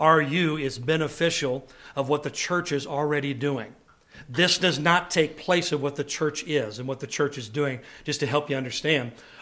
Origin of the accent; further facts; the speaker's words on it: Illinois, United States; I'm from Illinois, and the elevation is not as much there.